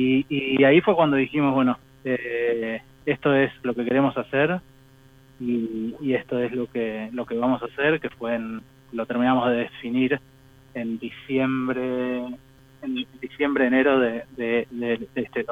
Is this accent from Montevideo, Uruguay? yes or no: yes; Montevideo, Uruguay; moved away as an adult; now in Argentina; yo nací en Uruguay, Montevideo, en 1982, 10 de marzo, y bueno, crecí ahí prácticamente hasta toda mi niñez, mi juventud, hasta los 27 años, que me mudé a Argentina. Siempre me educaron con una educación muy muy judía y muy sionista